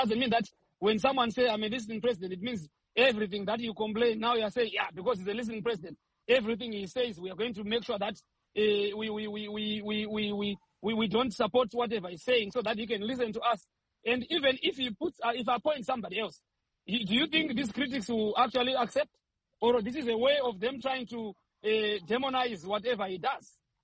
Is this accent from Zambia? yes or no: yes; Zambia; not just because I'm from Zanpia